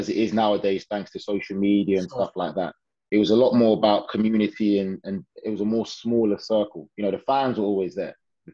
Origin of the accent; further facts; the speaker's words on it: Croydon, London, United Kingdom; So growing up in England from young, grew up most well. I started off in like the Southwark area, Elephant and Castle. And then moved out to Thornton Heath, where I pretty much grew up most of my life, in Croydon.